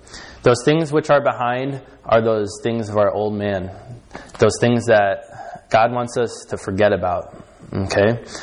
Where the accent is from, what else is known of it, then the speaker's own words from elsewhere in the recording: Chicago, Illinois, United States; Like, I'm from Chicago